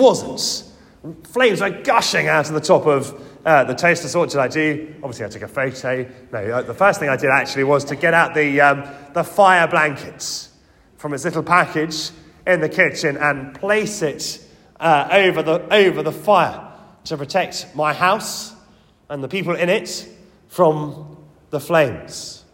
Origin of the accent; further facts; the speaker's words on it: United Kingdom; I guess as British people, we do like fences, don't we?